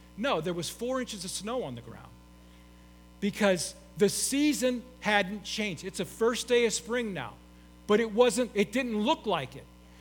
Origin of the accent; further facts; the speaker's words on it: Orlando, Florida, United States; moved away as an adult; So I moved up here from Florida, from the Orlando area, which is where that picture was from, in November of 1988, okay? I'm a Florida boy. I lived there since I was 7 years old.